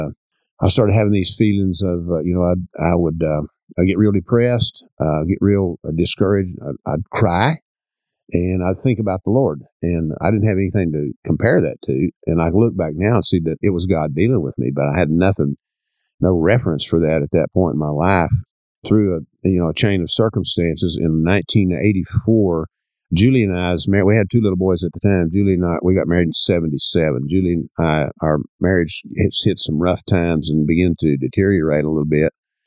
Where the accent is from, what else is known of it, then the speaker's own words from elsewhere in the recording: Canadian, Texas, United States; I was born in Canadian, Texas, and grew up on a ranch out in Hemp Hill County, Texas. Lived there, well, for about 25, 30 years of my life out there. Graduated from big old Allison, Texas high school.